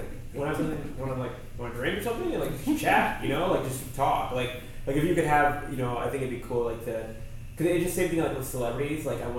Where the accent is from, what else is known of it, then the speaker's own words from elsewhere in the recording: Hawaii, United States; because like I think growing up in Hawaii, where it's very blue, democratic.